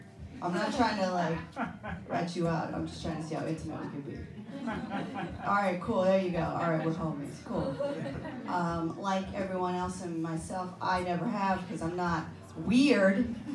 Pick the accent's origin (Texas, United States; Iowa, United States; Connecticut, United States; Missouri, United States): Texas, United States; I am originally from Texas.